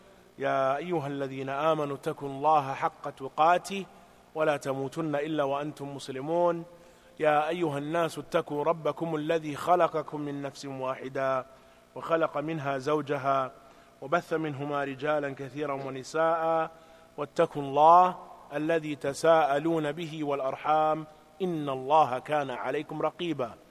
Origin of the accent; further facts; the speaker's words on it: United Kingdom; that is not saying it because we're British, saraha.